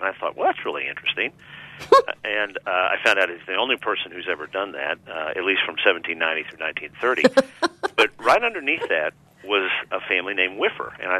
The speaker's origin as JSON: {"language": "English", "region": "Texas", "country": "United States", "tie": "born or raised there", "said": "talking to people that I knew growing up in Texas that had unusual names"}